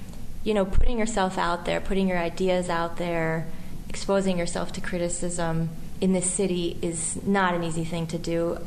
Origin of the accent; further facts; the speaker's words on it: Philadelphia, Pennsylvania, United States; And I grew up there. I was born in Chestnut Hill, actually, and quickly my parents moved to Mount Airy into a home on a really small, beautiful street.